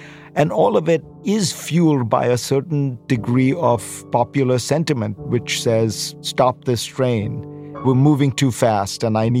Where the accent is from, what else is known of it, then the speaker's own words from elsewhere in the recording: India; I grew up in India in the 70s.